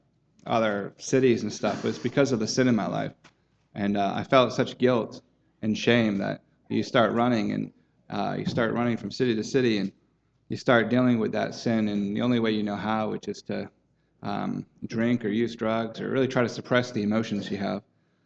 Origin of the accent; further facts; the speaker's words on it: Maine, United States; And I grew up in Maine, and the city next to me was Portland, Maine.